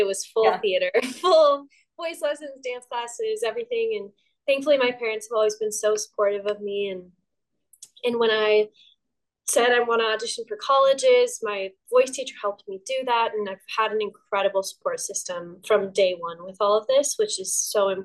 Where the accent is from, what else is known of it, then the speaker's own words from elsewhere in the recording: Seattle, Washington, United States; And I'm from Seattle originally, and there's an amazing theater scene in Seattle and incredible youth theaters.